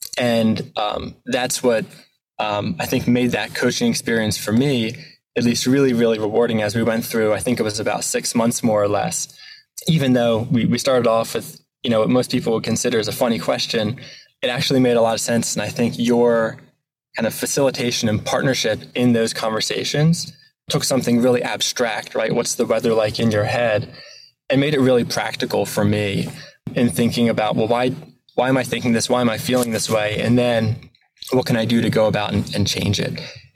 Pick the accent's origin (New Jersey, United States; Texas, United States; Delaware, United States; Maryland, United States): Delaware, United States; I grew up in Delaware here in the States.